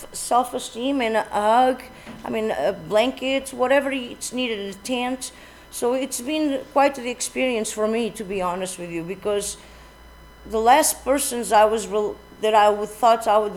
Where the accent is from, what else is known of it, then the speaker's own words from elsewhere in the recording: Portugal; now in United States; I am from Portugal originally. I've been in the States since 95.